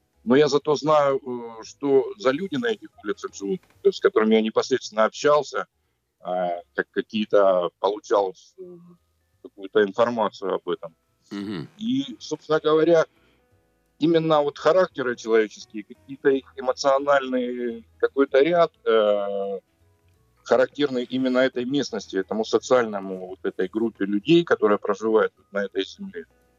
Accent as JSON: {"language": "Russian", "town": "Rostov-on-Don", "region": "Rostov Oblast", "country": "Russia", "tie": "born or raised there", "said": "Я родился в Ростове-на-Дону и... родился, в принципе, на Сельмаше, но проживал всегда в центре города, на улице Садовая."}